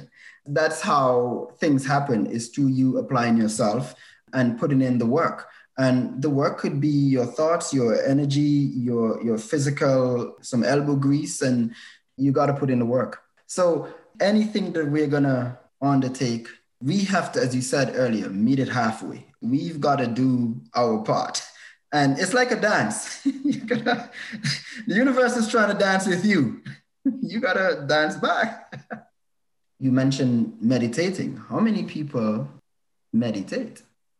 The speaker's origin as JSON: {"language": "English", "country": "Antigua & Barbuda", "tie": "born there", "said": "I was born in Antigua in the Eastern Caribbean. So sunny every day, lovely weather, literally a beach for every day, 365 beaches."}